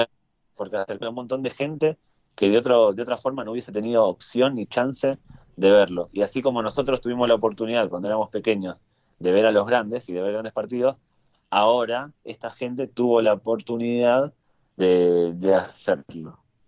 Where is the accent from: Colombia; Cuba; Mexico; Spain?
Spain; yo me considero bueno, yo soy parte del fútbol, soy español.